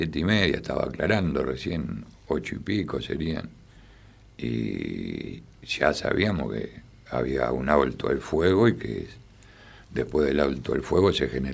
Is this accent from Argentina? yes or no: yes; Argentina; Somos orgullosos argentinos cada vez que hay un mundial.